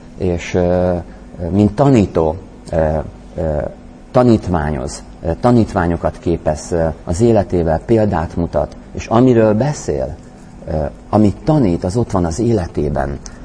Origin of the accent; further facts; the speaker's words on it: Szeged, Csongrád-Csanád, Hungary; én szegedi vagyok